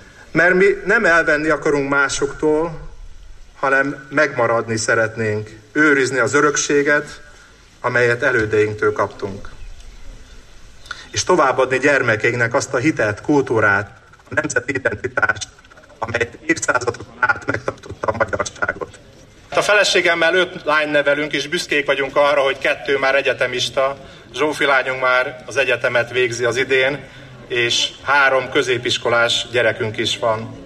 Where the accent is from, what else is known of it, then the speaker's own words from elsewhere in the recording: Makkosjánosi, Zakarpattia Oblast, Ukraine; Ez az a hely, ahonnan mi jöttünk. Ez egy olyan vidék, ami a történelmével, kultúrájával, hőseivel és áldozatvállalásával szervesen hozzá tartozik a magyar nemzet egészéhez. Tudják, mikor kinézek otthon az ablakomból, Jánosiba, Makkos Jánosiba